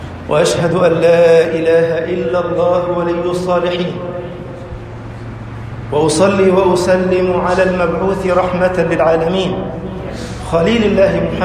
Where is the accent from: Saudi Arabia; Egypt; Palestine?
Egypt; اجعل بلدنا مصر أمنا أمانا، سخاء رخاء